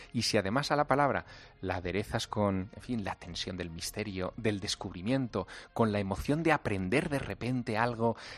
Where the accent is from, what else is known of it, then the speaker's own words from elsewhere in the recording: Teruel, Aragon, Spain; born there; yo, como tú muy bien sabes, nací en Teruel, que es una ciudad muy pequeñita.